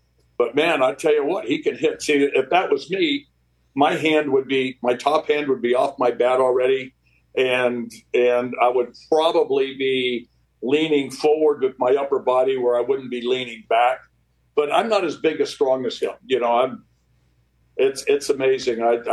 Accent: El Segundo, California, United States; And growing up in El Segundo, I still have friends.

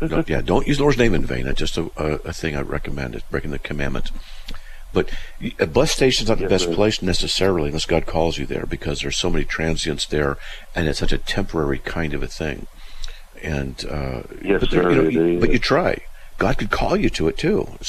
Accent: California, United States; also born or lived in Hawaii / North Dakota / Wyoming / Texas; now in Idaho, United States; But the longest I've lived in one place is here in Idaho. I'm mostly from Southern California.

